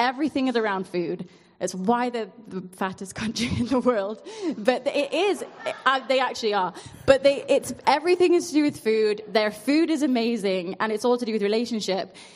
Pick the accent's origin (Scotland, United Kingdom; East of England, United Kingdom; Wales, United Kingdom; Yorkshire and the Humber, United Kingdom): Yorkshire and the Humber, United Kingdom; Like, I'm from Yorkshire.